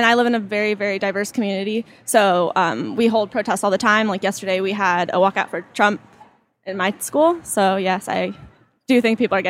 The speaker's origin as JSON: {"language": "English", "town": "Maple", "region": "New Jersey", "country": "United States", "said": "Maple, New Jersey. And I'm 17."}